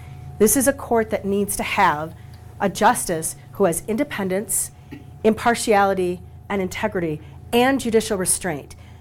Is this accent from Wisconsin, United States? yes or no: yes; Wisconsin, United States; I was born in Wisconsin, left it only for 3 years to go to Georgetown Law School.